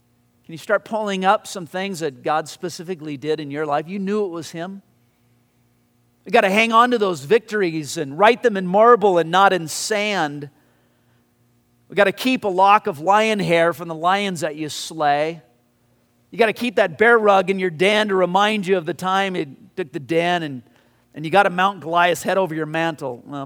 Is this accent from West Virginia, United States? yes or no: no; Whittier, California, United States; Remember in high school, I grew up in Whittier, and Whittier Boulevard was known as a big cruise site.